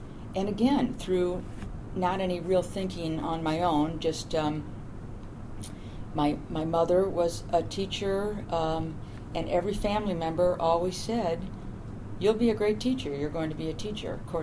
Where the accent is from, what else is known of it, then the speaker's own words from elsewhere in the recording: St. Louis, Missouri, United States; moved away as an adult; I was born in St. Louis, Missouri